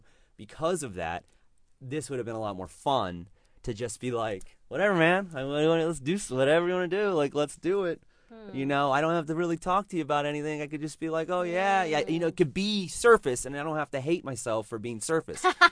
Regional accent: San Diego, California, United States; I feel like it's a place where I'm from San Diego

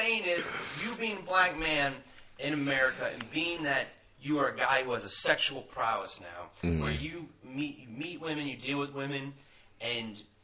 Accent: Hawaii, United States; I'm Hawaiian. I hate white people, but I look white.

